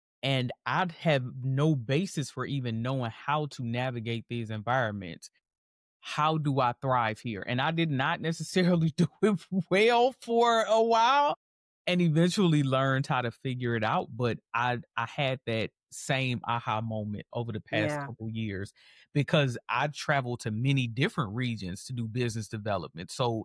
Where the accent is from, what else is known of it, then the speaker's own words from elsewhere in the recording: Detroit, Michigan, United States; So I grew up in Detroit, and we've talked about this.